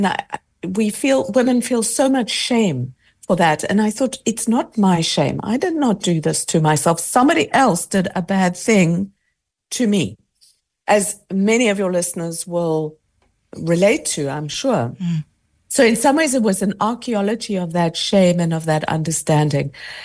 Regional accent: South Africa; I grew up in South Africa as well

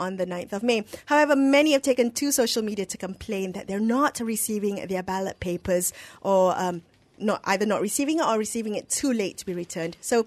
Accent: Penang, Malaysia; Actually, we're all from Penang in the studio today.

